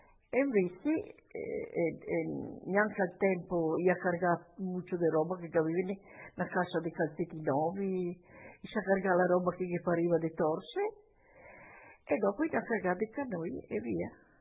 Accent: Novaledo, Trentino-Alto Adige, Italy; born there; sono nata a Novaledo il 26/7/21.

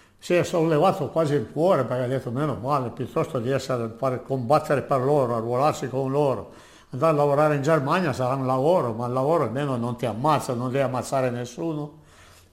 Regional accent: Turin, Piedmont, Italy; born there; sono nato a Torino il 14/3 del 1924.

